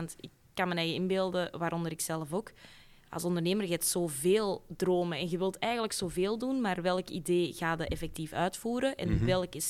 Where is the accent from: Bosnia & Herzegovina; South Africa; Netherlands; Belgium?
Belgium; Beerse, Antwerp; Ik ben van Beersen, dus daar, ik denk dat Beersen daar nog niet helemaal klaar voor is.